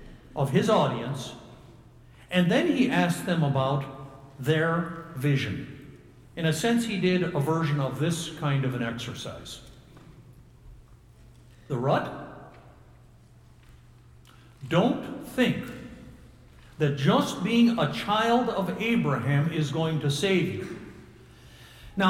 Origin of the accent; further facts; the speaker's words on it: Kansas, United States; I'm old enough that I remember cleaning seed wheat growing up in Kansas.